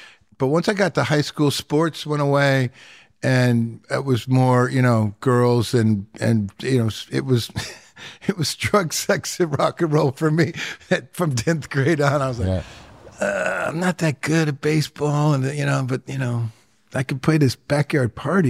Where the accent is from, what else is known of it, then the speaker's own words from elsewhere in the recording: Detroit, Michigan, United States; And obviously, growing up in Detroit, lots of Motown, which was very prevalent in the late 60s.